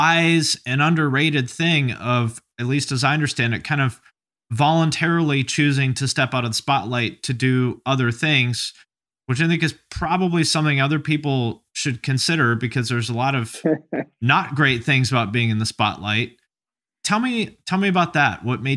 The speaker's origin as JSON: {"language": "English", "town": "Seattle", "region": "Washington", "country": "United States", "said": "I'm from Seattle originally, but I lived kind of all over the place."}